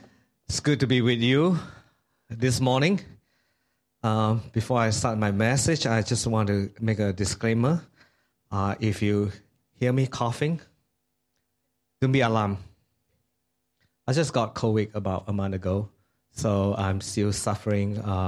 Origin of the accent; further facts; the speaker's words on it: Klang, Selangor, Malaysia; also born or lived in United States; I was born and raised in Klang. And I am, now I used to be a pastor. I was in U.S. for a while. I came back.